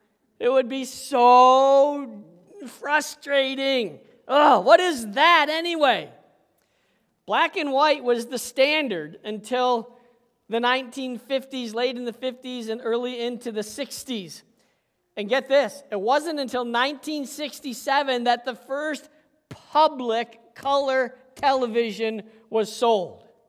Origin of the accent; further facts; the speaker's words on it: Massena, New York, United States; When we were growing up, now, here, I grew up in Messina, right?